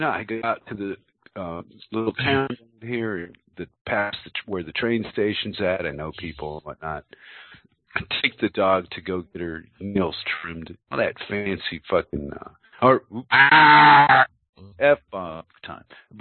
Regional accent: United States; now in Denmark; What I was trying to get to is I'm an American. I live in Denmark without speaking the language here.

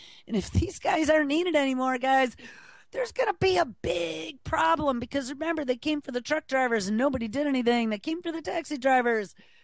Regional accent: Buffalo, New York, United States; I'm from Buffalo. That was kind of some of our main industries.

